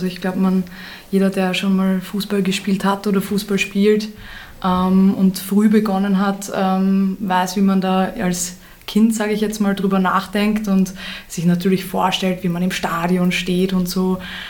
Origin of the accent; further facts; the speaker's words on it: Lower Austria, Austria; Ich hab dann auch beim LAZ gespielt bei den Burschen, weil bei uns in Niederösterreich gab es kein MLZ.